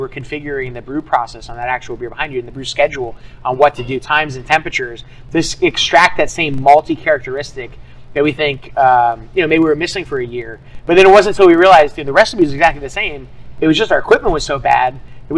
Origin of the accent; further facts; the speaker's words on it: Feather Sound, Florida, United States; I grew up in Feather Sound and went to all school until high school in like South St. Pete.